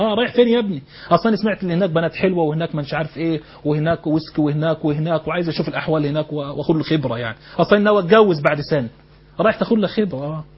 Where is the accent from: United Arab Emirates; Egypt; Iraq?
Egypt; الموتى عندنا في مصر لهم أصوات معتمدة.